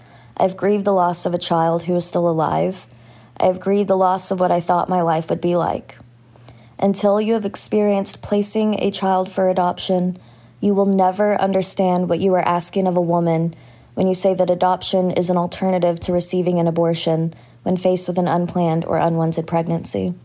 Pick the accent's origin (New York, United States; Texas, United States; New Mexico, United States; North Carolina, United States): Texas, United States; I'm from Texas.